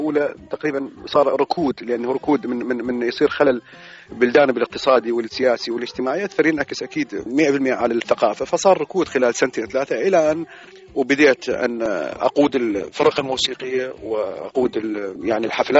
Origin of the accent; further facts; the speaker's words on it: Iraq; now in Sweden; احنا ايضا كعراقيين